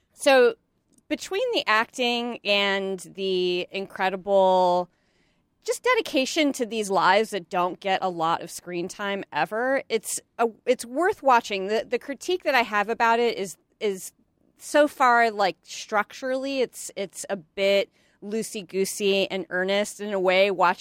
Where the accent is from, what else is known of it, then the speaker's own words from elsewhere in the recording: Chicago, Illinois, United States; I've been watching The Chi because I grew up in Chicago and I feel like it's my duty.